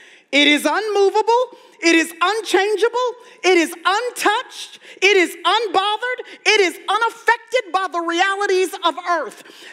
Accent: Texas, United States; I'm from Texas, I say y'all.

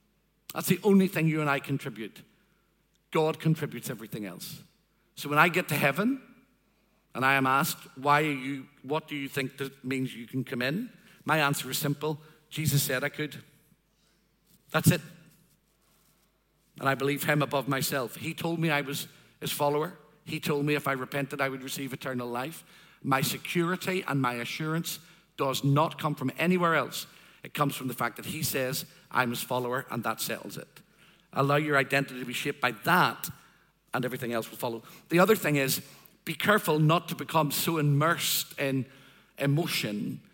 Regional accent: Northern Ireland, United Kingdom; I come from Northern Ireland, right?

